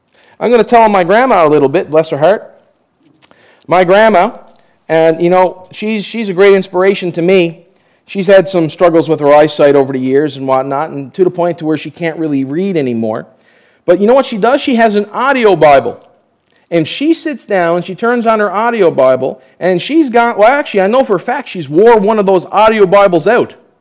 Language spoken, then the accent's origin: English; Newfoundland and Labrador, Canada; You know, I'm from Newfoundland, if you, those of you who don't know.